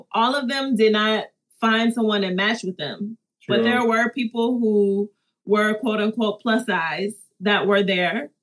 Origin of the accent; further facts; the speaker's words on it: Detroit, Michigan, United States; I'm a city girl. I'm from Detroit, you know.